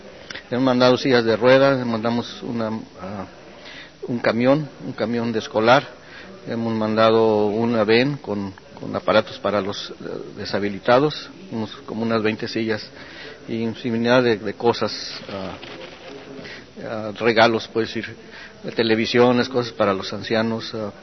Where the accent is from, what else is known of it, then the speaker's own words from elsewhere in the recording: Guadalajara, Jalisco, Mexico; moved away as an adult; Yo dejé un negocio en mi tierra, en Guadalajara, y reinstalarse uno aquí con toda mi familia es un poco difícil.